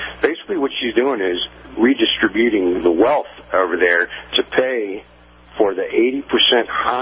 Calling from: Tennessee, United States; in East Tennessee.

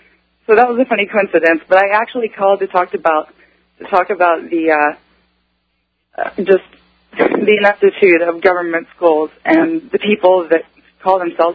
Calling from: Houston, Texas, United States; I'm actually calling from the Texas Medical District, right outside of it.

